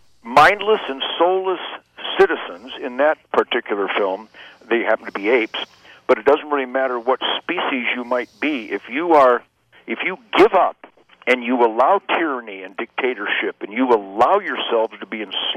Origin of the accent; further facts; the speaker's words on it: Detroit, Michigan, United States; In fact, when I was born and raised in Detroit, Detroit was like Texas, you know, free, rugged individualism, self-sufficiency, work ethic in the asset column.